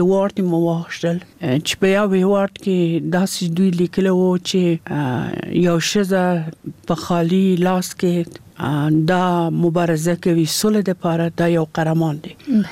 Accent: Kabul, Afghanistan; زه د کابل یم او په کابل ښار کې پیدا شوم

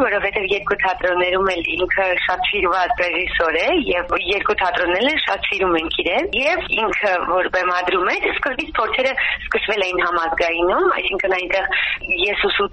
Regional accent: Yerevan, Armenia; որ Երևանից ենք եկել

